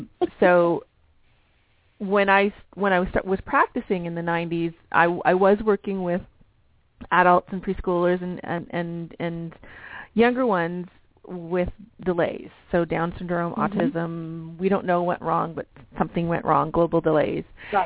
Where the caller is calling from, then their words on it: Canada; I'm calling from Canada, and I am not a speech-language pathologist.